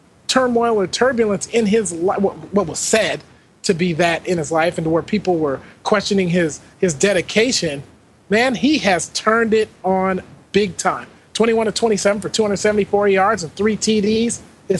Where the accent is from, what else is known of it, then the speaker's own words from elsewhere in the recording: Seattle, Washington, United States; what we grew up on up in Seattle with Cube 93